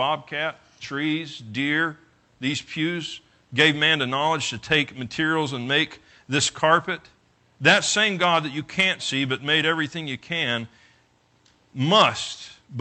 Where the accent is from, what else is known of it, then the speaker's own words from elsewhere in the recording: Florida, United States; I came from Podunkville, Florida.